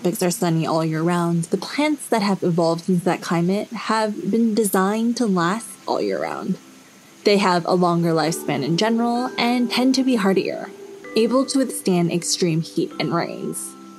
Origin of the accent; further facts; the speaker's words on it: Los Angeles, California, United States; the annual herbs that I grew up with in Los Angeles, like cilantro and oregano